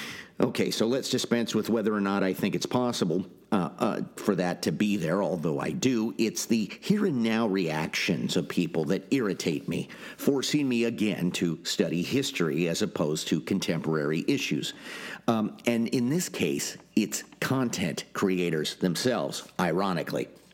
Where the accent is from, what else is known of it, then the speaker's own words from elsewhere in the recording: California, United States; One time I was even riding a Segway along the Sacramento River in my hometown